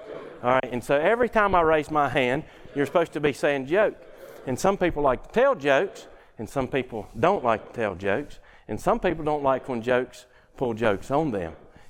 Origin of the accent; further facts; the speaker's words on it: the South, United States; And I grew up in the South.